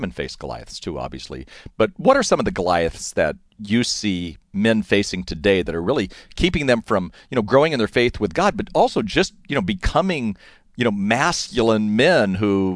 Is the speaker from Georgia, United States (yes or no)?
no; California, United States; I grew up here in Orange County, so it was some guys from my baseball team who we all got back together